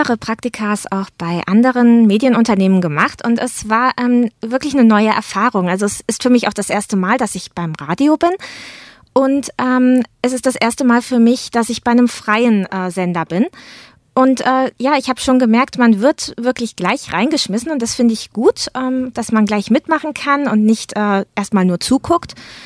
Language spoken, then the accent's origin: German; Pforzheim, Baden-Württemberg, Germany; Ich komme aus Raum Pforzheim, dann hat sich das eben entsprechend angeboten.